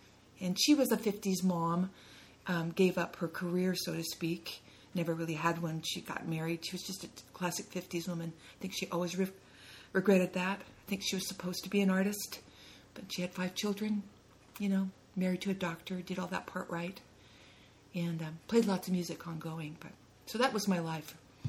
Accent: Renton, Washington, United States; I grew up in Renton in South Seattle.

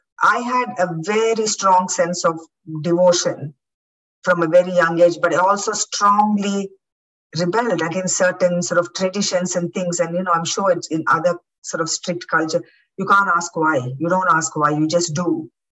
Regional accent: Coimbatore, Tamil Nadu, India; spoke that you were a Brahmin. So we came away from very traditional Brahmin areas and we lived in a city called Coimbatore

